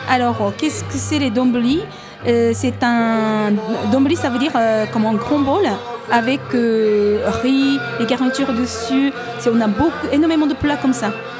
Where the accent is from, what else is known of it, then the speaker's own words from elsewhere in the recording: Japan; C'est pour nous japonais parce que, voilà, la façon de cuisiner. Et puis c'est un plat qui est connu pour nous Japonais, en fait.